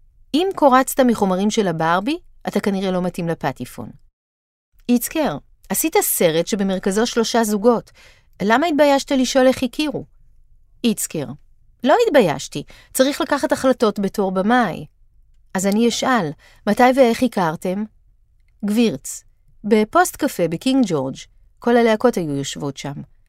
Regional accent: Holon, Tel Aviv District, Israel; אני יליד 69 ומחולון

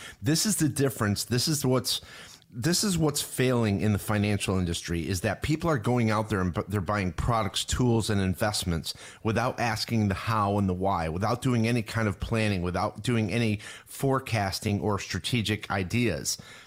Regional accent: New York, United States; now in Florida, United States; And I grew up in New York, and I remember it was like New Year's Day and it'd be 0 degrees out.

